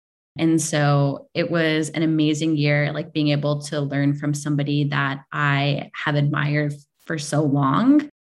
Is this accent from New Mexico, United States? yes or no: yes; New Mexico, United States; I was born and raised in New Mexico. I love New Mexico, proud New Mexican. And I haven't ever really lived anywhere outside of New Mexico.